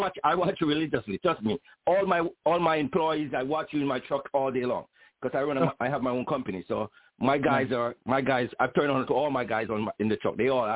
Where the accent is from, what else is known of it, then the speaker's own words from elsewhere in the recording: Jamaica; Yes, I'm a Jamaican dude on it.